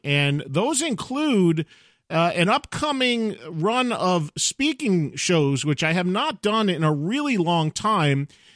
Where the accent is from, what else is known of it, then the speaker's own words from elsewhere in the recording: New Jersey, United States; July 19th in New Jersey, my home state, Stanhope House, Stanhope, New Jersey.